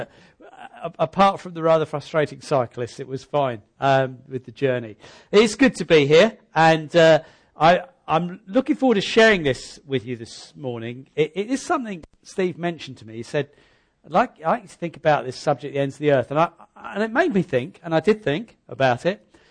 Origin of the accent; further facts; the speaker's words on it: Hastings, South East England, United Kingdom; everything is a bit closed in Hastings, right? This is about me. So you grow up there, and your boundaries are really the town and the city, the town.